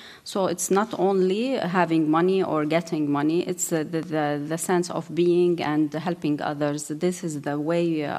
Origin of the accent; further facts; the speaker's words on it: Jordan; I'm coming from Jordan. Jordan actually is a small country with poor resources, but we are focusing very much on the human resources.